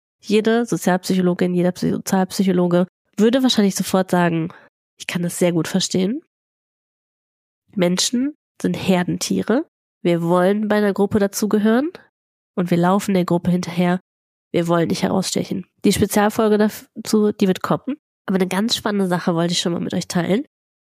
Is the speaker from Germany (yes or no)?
yes; North Rhine-Westphalia, Germany; Ich bin aus dem Ruhrpott.